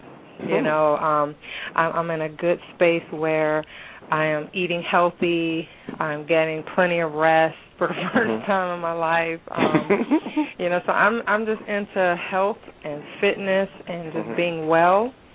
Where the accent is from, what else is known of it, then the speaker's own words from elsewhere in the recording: Southern US, United States; accent: southern; a southern accent. I have a deep southern accent. I go in and out of it.